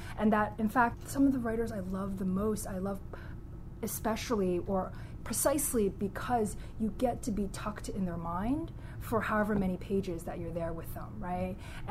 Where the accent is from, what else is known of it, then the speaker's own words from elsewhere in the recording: China; Haizi, who is a Chinese poet who is actually from my hometown in China